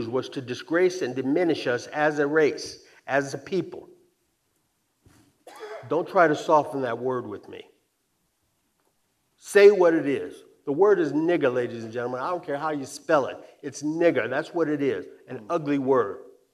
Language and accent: English; El Paso, Texas, United States; Because no one in my history growing up in America ever called me N-word. I was called nigga on three occasions in school, in the El Paso school system.